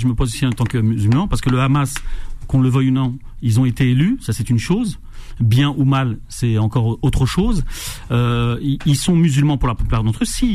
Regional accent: Algeria; now in France; Je suis algérien.

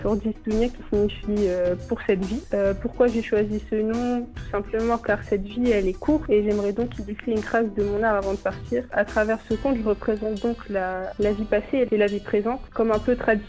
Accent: France; also born or lived in Cairo, Egypt; Alors, personnellement, je suis née en Égypte, dans la ville du Caire. Je suis arrivée en France très jeune, mais j'ai continué à baigner dans la culture égyptienne.

